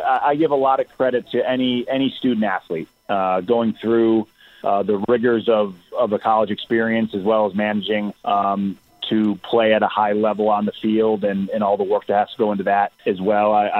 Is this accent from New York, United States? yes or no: yes; Akron, New York, United States; So I grew up in Akron, New York, small town, you know, about 120 in your graduating class in high school.